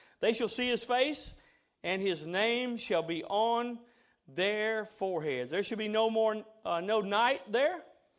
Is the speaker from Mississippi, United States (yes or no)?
yes; Mississippi, United States; We had dairy cows like that when I was growing up in Mississippi.